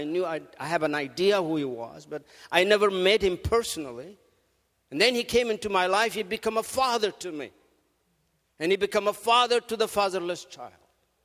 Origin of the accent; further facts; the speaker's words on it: Ethiopia; Since I was from Ethiopia